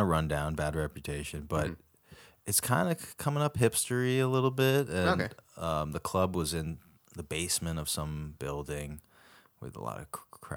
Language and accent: English; Seattle, Washington, United States; I grew up in the West Coast a little bit, like 7 years in Seattle.